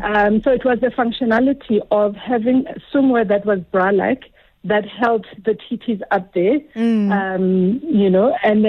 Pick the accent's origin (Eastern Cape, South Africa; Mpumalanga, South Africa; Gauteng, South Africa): Gauteng, South Africa; Soweto; born and raised in Soweto, one of five kids, mom to two boys